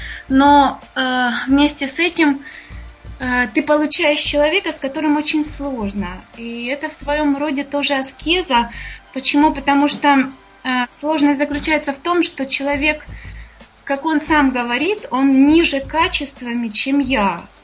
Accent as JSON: {"language": "Russian", "region": "Kyiv", "country": "Ukraine", "said": "Я киевлянка."}